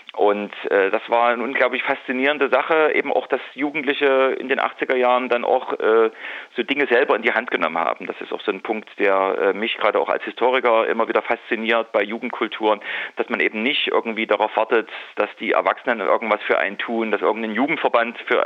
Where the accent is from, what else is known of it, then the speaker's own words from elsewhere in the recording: Leipzig, Saxony, Germany; nicht für mich geplant hatte als Leipziger.